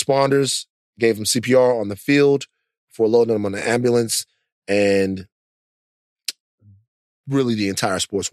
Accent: the South, United States; And also, I'm from the South, so I'm biased.

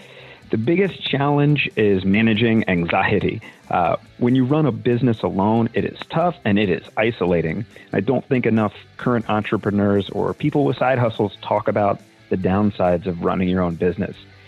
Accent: Annapolis, Maryland, United States; I'm from Annapolis, Maryland, and I own Severn River Music and SevernRiverGuitar.com.

